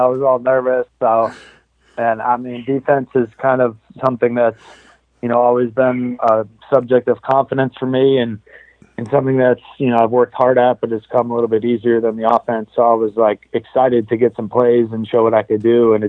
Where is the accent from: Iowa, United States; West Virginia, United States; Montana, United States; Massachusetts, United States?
Massachusetts, United States; I'm from the East Coast, from Massachusetts, and all my family is back there in Mass and Connecticut